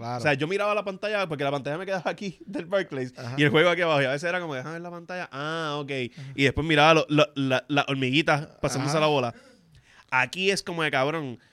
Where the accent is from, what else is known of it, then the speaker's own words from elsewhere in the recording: Puerto Rico; nosotros compramos las taquillas, somos de Puerto Rico.